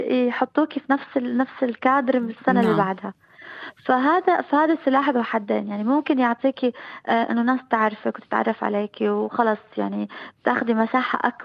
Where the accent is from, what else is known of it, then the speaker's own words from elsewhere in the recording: Iraq; أوكي كعراقية هذا الشيء أكيد